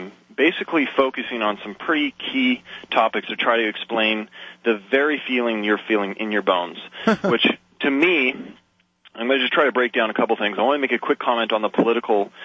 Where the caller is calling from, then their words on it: Manitoba, Canada; I'm calling from Manitoba on CJOB.